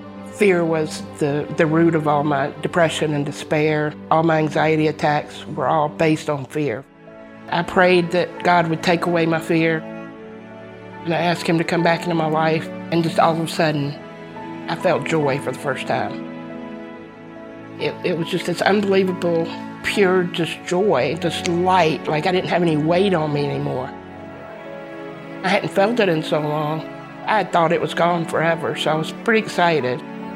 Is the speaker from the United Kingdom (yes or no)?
no; Georgia, United States; was born and raised in Georgia, in the suburbs of Atlanta. I'm an only child of a single mother.